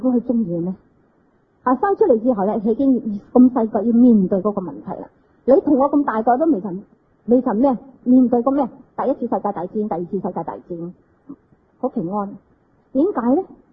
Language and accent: Cantonese; Singapore; now in Hong Kong; 因为我从新加坡嚟到呢度呢个行为